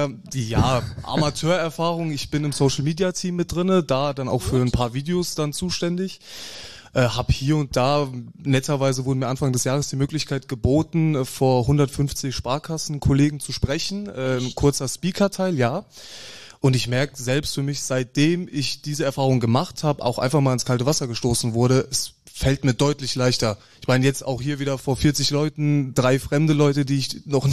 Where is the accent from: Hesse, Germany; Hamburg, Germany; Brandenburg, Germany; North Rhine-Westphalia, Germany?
Hesse, Germany; Nidda; Ich komme aus Nidda.